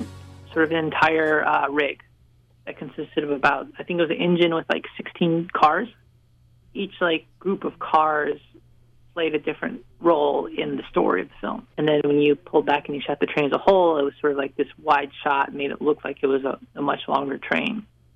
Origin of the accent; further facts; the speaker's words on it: New Mexico, United States; I grew up on the Navajo Reservation in New Mexico, and filmmaking isn't really something people do back home.